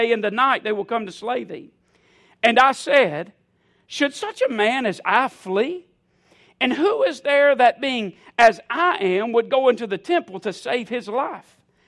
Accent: South Carolina, United States; Listen, I'm from South Carolina.

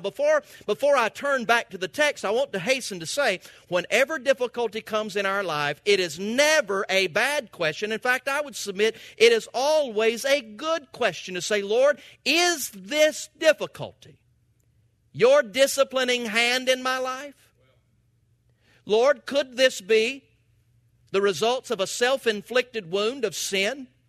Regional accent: Valdosta, Georgia, United States; I'm from Valdosta.

